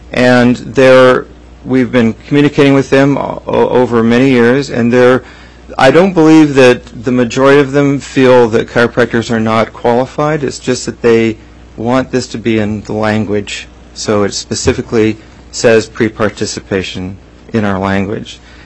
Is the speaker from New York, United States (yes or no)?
no; Juneau, Alaska, United States; also born or lived in Anchorage; I was born and raised in Juneau, just up here on 7th Street down from the Wickersham House. And my family moved to Anchorage after the earthquake in 1964.